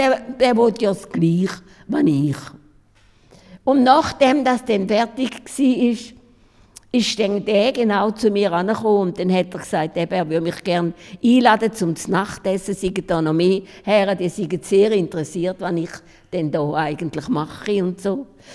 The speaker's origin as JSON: {"language": "German", "country": "Switzerland", "said": "weil ich komme aus der Schweiz"}